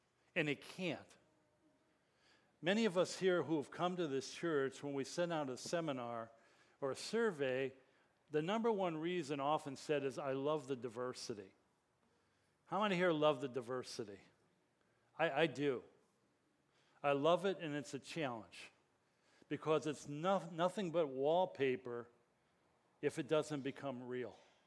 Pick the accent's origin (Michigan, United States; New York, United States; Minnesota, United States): Michigan, United States; Detroit; I grew up in Detroit, Michigan. Except for 1 year, all my roommates in college were men of color.